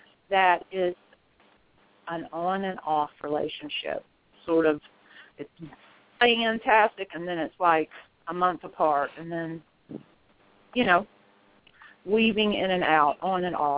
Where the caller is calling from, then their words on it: South Carolina, United States; Hey, it's … I'm calling from South Carolina.